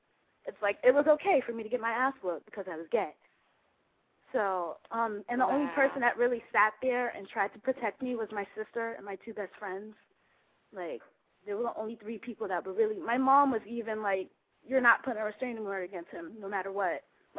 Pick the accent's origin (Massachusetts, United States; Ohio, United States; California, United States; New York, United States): New York, United States; Brooklyn; there was this female in my neighborhood, and I'm from Brooklyn, so I guess she had some type of feelings for me or whatever.